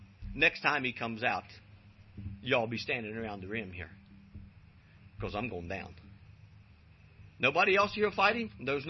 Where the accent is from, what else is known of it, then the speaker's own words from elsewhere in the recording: West Virginia, United States; just the fact that I'm from West Virginia and I drove freely from there, not asking anybody any permission, all the way out here to Missouri